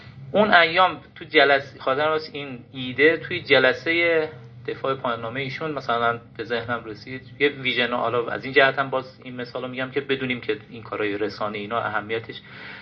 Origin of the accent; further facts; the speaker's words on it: Mashhad, Razavi Khorasan, Iran; ما مثلا مشهدی هستیم